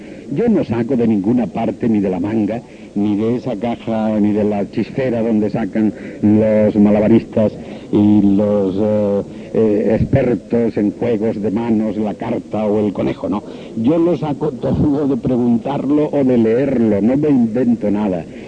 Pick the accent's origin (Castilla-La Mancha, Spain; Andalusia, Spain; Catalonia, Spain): Andalusia, Spain; Villa del Río; como en mi propio pueblo, Villa del Río, también andaluz. Y yo me considero un andaluz total.